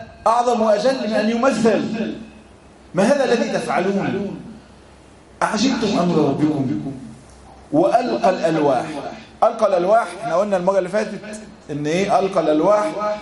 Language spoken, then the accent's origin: Arabic; Egypt; وبالذات احنا كمصريين يعني نشأنا في واقع ما ينفعش انك انت تنصح.